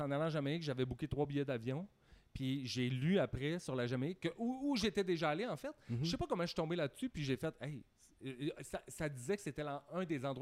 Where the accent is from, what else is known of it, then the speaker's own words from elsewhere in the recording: Saint-Hyacinthe, Quebec, Canada; J'ai grandi à Saint-Hyacinthe. C'est là que j'ai fait mon coming out.